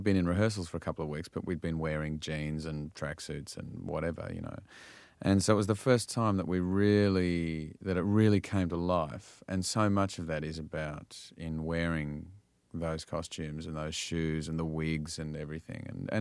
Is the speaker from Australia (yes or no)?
yes; Australia; also born or lived in England; Yeah, I was born in England. Russell was born in New Zealand, and I grew up in Australia from the age of 3